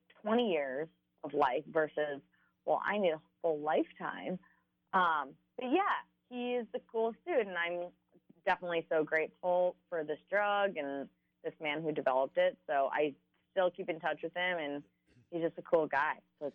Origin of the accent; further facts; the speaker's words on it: Spicer, Minnesota, United States; the spark notes are I grew up in Spicer, Minnesota.